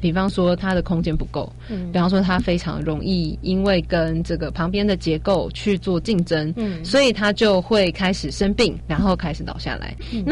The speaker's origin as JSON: {"language": "Chinese", "region": "Taipei", "country": "Taiwan", "tie": "born or raised there", "said": "因为我在台北长大，台北市的地砖，我不知道你有没有注意到"}